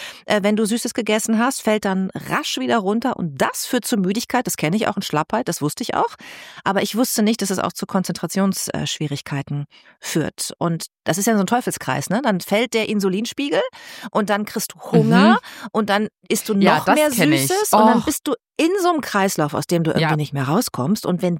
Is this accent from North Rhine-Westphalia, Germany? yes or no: yes; Bad Lippspringe, North Rhine-Westphalia, Germany; also born or lived in Münster / Hamburg; Aber guck mal, ich habe in NRW gewohnt. Ich bin ja in Bad Lippspringe aufgewachsen, in Paderborn zur Schule gegangen.